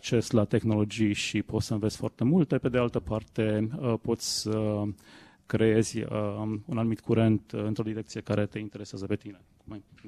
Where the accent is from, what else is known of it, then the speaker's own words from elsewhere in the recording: Romania; eu sunt de fapt din România, evident. Am făcut facultatea în Măgurele. Cunoșteam câțiva dintre oameni până să mă întorc. Într-un fel, e revenirea acasă.